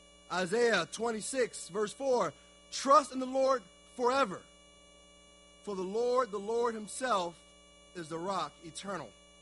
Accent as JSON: {"language": "English", "town": "Baltimore", "region": "Maryland", "country": "United States", "said": "I'm from Baltimore, so I do want to thank you all for wearing purple."}